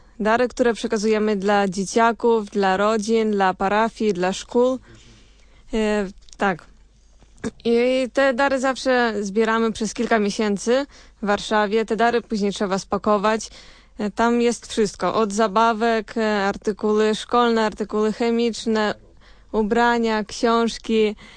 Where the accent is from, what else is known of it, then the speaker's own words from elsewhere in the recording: Vilnius County, Lithuania; Ja u siebie na Wileńszczyźnie też niejednokrotnie to śpiewałam